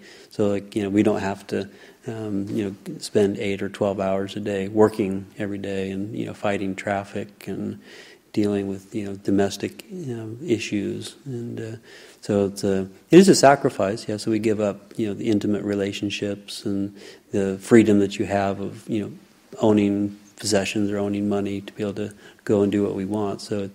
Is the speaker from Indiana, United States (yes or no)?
yes; Indiana, United States; I grew up in Indiana, so I just couldn't tomorrow to say, okay, I'm moving back to Indiana and I'm going to start a monastery.